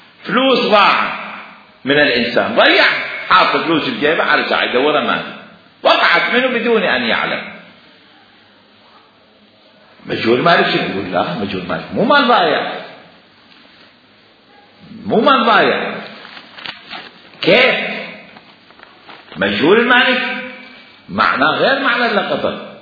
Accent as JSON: {"language": "Arabic", "country": "Algeria", "said": "نحن جزائريين او جزائريين"}